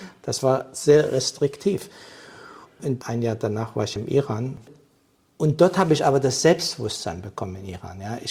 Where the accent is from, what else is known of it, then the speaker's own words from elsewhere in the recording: East Germany, Germany; Ich sage, ich komme da aus der DDR.